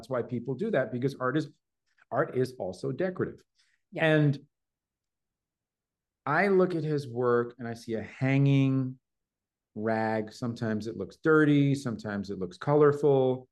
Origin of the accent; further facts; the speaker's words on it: New York, United States; I come from New York, I come from the streets. I grew up with guys like Zephyr and Futura and Doze and Bill Blast and all the old school graffiti writers